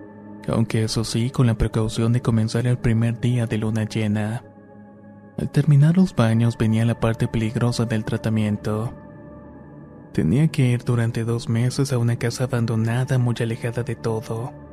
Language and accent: Spanish; Dominican Republic; de la República Dominicana